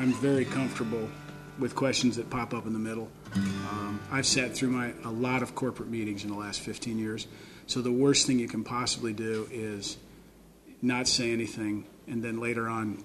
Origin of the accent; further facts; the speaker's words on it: Iowa City, Iowa, United States; I grew up in the University of Iowa Writers Workshop for all intents and purposes